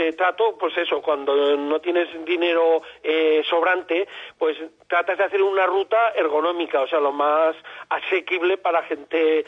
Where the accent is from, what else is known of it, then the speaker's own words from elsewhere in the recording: Tarazona, Aragon, Spain; pues yo de Tarazona, pues no sé, me parece que tengo hasta las baldosas sacadas, ¿no?, de mi pueblo